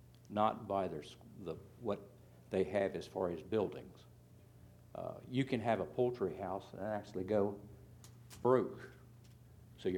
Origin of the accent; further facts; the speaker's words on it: Laurel, United States; from Laurel. I have 3 poultry houses.